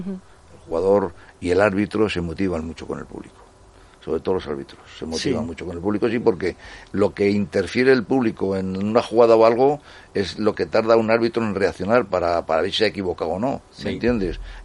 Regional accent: Spain; como españoles que somos

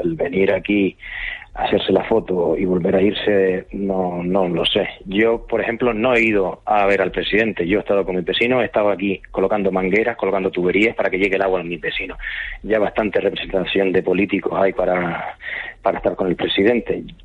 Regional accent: Artenara, Canary Islands, Spain; yo tengo que defender mi pueblo, a mis vecinos, y lo vi porque hubo un momento que estábamos solos, los de la gente de Artenara

